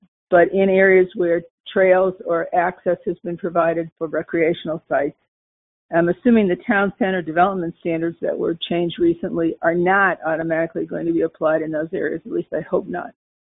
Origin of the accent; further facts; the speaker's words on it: Incline Village, Nevada, United States; I'm from Incline Village.